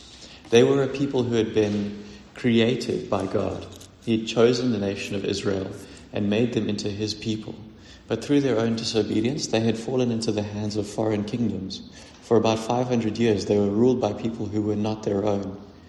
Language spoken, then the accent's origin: English; South Africa; Being a South African can be an exhausting thing. We experience a lot of trials.